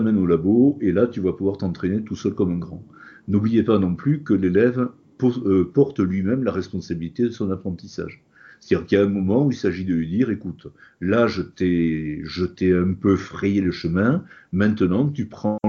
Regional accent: Occitanie, France; accent: southern French, traces of Toulouse; first language French; Est-ce que j'ai un accent passe-partout? Non, forcément, je n'ai pas un accent toulousain très marqué, mais j'ai quand même des traces d'accent du sud de la France. Cependant, voilà, je suis un francophone natif

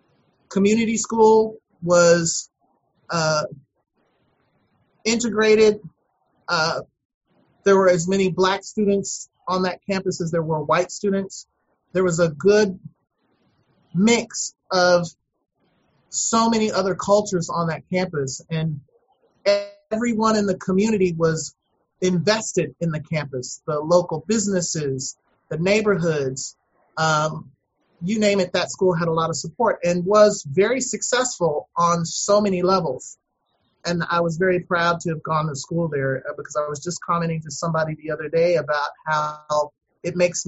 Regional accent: Austin, Texas, United States; also born or lived in Marshall, United States / Turkey / Iran; well, I grew up in Austin. I'm originally from Marshall, Missouri, but I was just born there.

